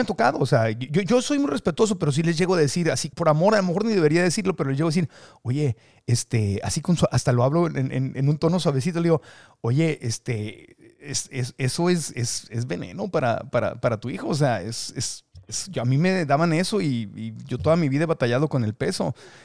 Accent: northern Mexico, Mexico; accent: northern Mexican; Bueno, yo tengo acento mexicano del norte, más bien. Soy más norteñito.

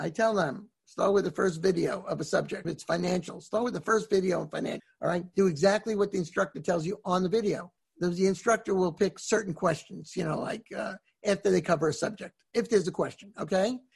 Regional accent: New York, United States; They have good bagels in New York. I'm from New York.

